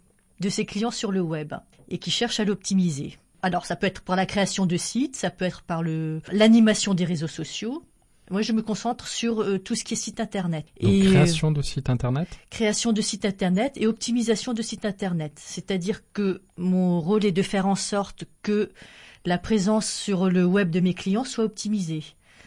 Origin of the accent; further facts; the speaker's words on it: Montesquieu, Occitanie, France; je suis de Montesquieu, et je travaillais sur Toulouse